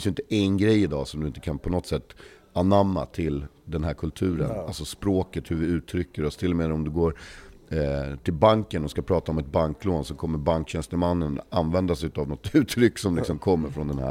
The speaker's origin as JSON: {"language": "Swedish", "town": "Stockholm", "region": "Stockholm County", "country": "Sweden", "tie": "born or raised there", "said": "Jag växte upp här på Söder"}